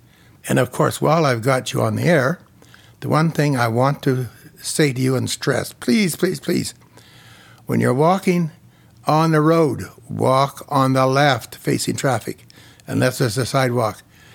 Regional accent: Canoe, British Columbia, Canada; also born or lived in Regina; I moved here from Regina in 1949 with my mom and my sister. We moved to Canoe. At that time, it was still called Canoe, where now it's Northeast Salmon Arm. And I went to school in Canoe

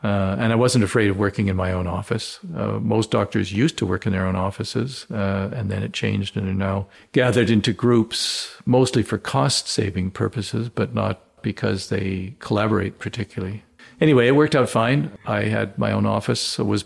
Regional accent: Vancouver, British Columbia, Canada; Yeah, originally born and raised in Vancouver. Did my high school and an undergraduate degree in Vancouver.

